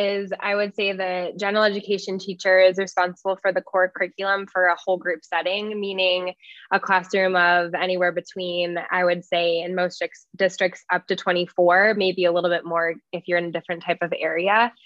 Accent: Chicago, Illinois, United States; And I grew up in Chicago actually, and there was a company called Aspire, and it was a company that I volunteered with.

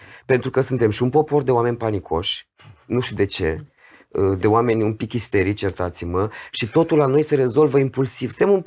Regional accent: Iași, Iași County, Romania; Eu sunt din Iași

